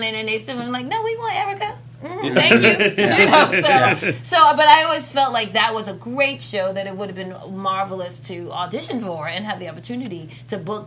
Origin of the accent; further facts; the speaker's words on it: Brooklyn, New York, United States; Brooklyn in the house. You know, that's where I'm from.